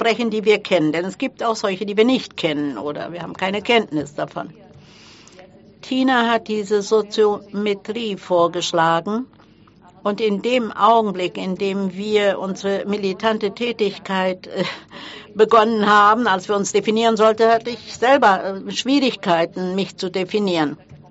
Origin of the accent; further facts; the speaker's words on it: Brazil; born there; German is a second language; ich bin im Binnenland geboren